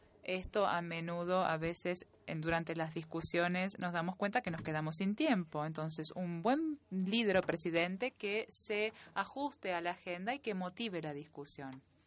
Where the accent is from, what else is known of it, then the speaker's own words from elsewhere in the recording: Costa Rica; de Costa Rica. Trabajamos en estaciones de televisiones